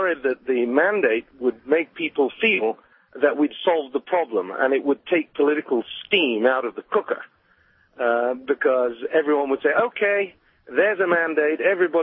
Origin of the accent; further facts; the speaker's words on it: Denver, Colorado, United States; I'm from South Central Denver and Englewood